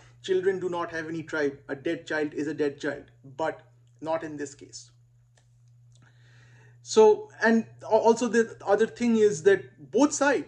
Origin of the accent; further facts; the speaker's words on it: Kolkata, West Bengal, India; English is a second language; this is what I used to believe for a long period of time growing up in Kolkata